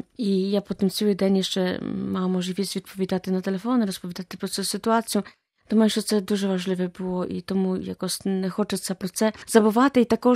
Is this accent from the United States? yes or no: no; Poland; Ukrainian is a second language; now in Ukraine; І я сама з Польщі, а в Україні 25 років вже живу і працюю.